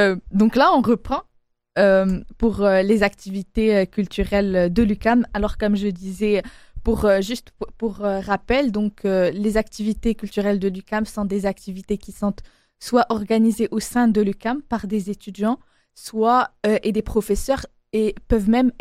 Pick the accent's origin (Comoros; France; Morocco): Morocco; moi, je suis marocaine et donc je suis très fière de ça